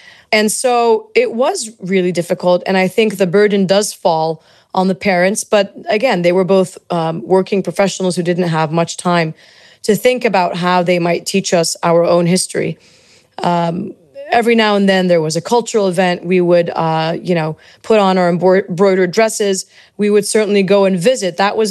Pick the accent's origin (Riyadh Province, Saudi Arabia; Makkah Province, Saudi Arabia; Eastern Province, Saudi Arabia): Eastern Province, Saudi Arabia; Dhahran; also born or lived in Kuwait; I was born in Kuwait, though I don't remember it much. I only spent a few months there of my life before my parents then moved to Saudi Arabia, where they worked as physicians in the town of Dhahran on the eastern part of the country. And that's where I was largely raised while summering in Gaza.